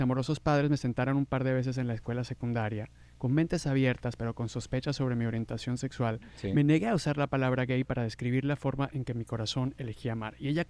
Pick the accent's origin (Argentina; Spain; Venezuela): Venezuela; Como venezolano te admiramos por un montón de cosas, pero también eres héroe nacional para nosotros